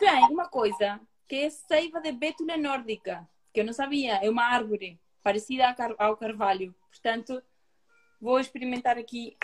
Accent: Uruguay; sou do Uruguai

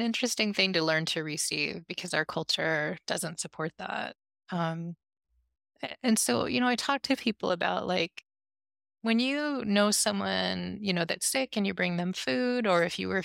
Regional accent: West Coast, United States; Well, I mean, I'm from the West Coast, so if you'd said to me, let me let you go, I'd be like, no, I'm fine, I have time.

